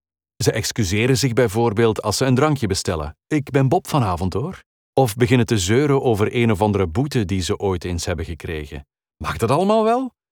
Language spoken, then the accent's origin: Dutch; Ledenberg, Flanders, Belgium; Een Engels klinkende naam, maar toch ben ik geboren en getogen Belg. Ik groeide op in Ledenberg en ben zo Gents als Waterzooi, Mastelle of Cuberdons. Mijn grootvader was een Canadees uit Edmonton, Alberta.